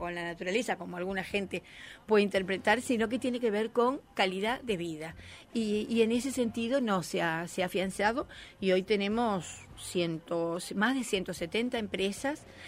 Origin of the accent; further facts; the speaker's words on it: Montevideo, Uruguay; yo nací en Malvin, en Almería y Yacoy, viví ahí hasta los 10 años